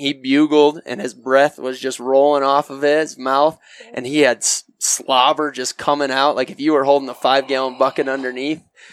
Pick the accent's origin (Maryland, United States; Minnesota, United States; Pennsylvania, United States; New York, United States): New York, United States; I'm originally from Western New York. Went to school at a SUNY school, just like you did.